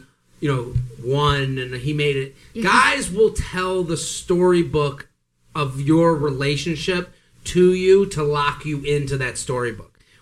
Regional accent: Boston, Massachusetts, United States; I'm from Boston.

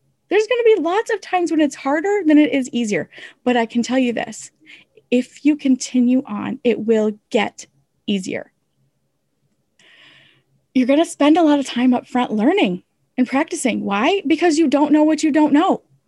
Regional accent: Midwest, United States; accent: Midwest; I have an accent. Did you guys know that? I have an accent. I have a Midwest accent, I think.

